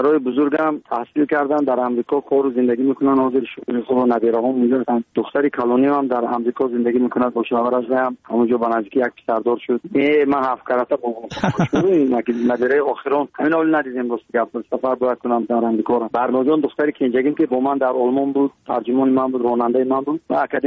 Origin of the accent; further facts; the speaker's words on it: Tajikistan; برای مادر عزیزم 80 ساله کمپی، برای وطنم، برای تاجیکستان عزیزم